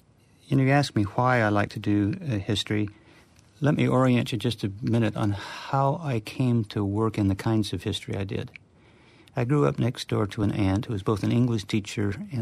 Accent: Farmington, Utah, United States; I got into the university, I was interested in the community itself and did a thesis on Farmington, my hometown.

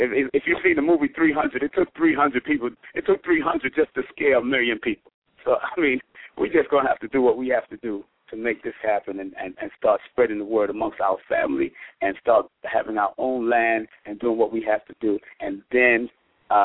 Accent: Jamaica; now in New York, United States; Myself, I'm from Jamaica. My family's from Jamaica and Cuba.

